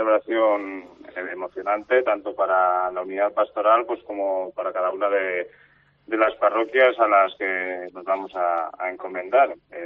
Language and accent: Spanish; Antoñanes del Páramo, Castile and León, Spain; yo estoy muy vinculado a la parroquia de mi pueblo, de Antoñanes